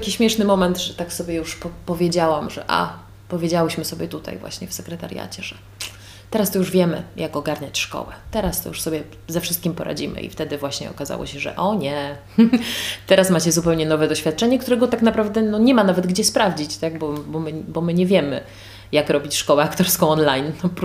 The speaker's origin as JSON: {"language": "Polish", "town": "Łódź", "region": "Łódź Voivodeship", "country": "Poland", "lives_now": "Olsztyn, Poland"}